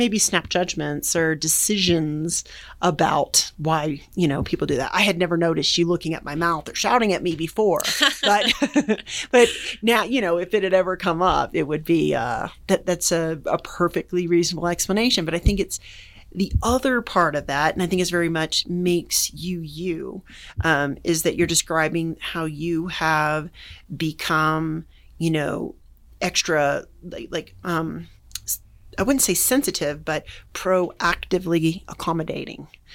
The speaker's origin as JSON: {"language": "English", "town": "Jacksonville", "region": "Florida", "country": "United States", "tie": "born there", "said": "I was born in Jacksonville, Florida, which you want to talk about bugs and heat and humidity, then we can talk, girl."}